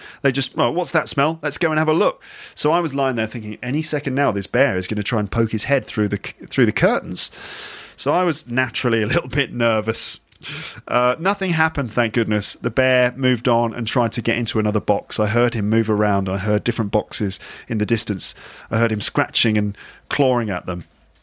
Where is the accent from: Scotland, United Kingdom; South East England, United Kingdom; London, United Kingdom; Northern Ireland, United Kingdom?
London, United Kingdom; accent: London; So I imagine that any bear meeting me as an Englishman and hearing my London accent wouldn't be that friendly, you know?